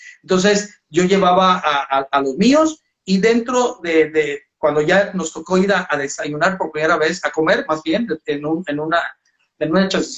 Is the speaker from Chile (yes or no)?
no; Yucatán, Mexico; now in New York, United States; en mi tierra